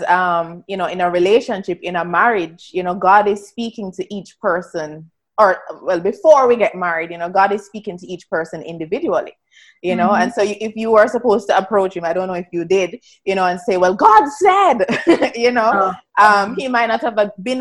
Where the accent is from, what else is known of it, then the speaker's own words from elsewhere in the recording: Jamaica; I'm a Jamaican and I also have Trinidadian roots.